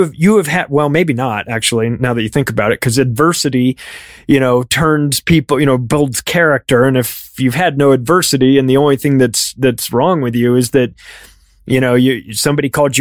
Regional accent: Palm Springs, California, United States; You know, look, man, I grew up in Palm Springs. Huge gay community there.

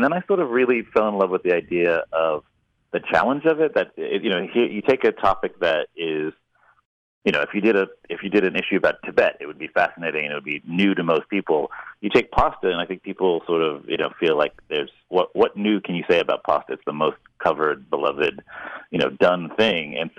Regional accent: United States; And it's interesting, I think, as an American, because we assume that pasta would have kind of, a central place in a lot of in any Italian restaurant in Italy.

